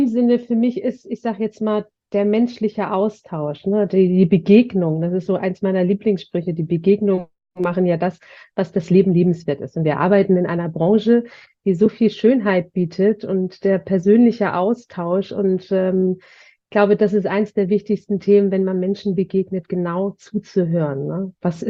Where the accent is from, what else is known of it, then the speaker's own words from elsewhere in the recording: Hamburg, Germany; also born or lived in Turkey; Vater dann entschieden, dann doch uns zu holen, die Familie, und bin hier groß geworden.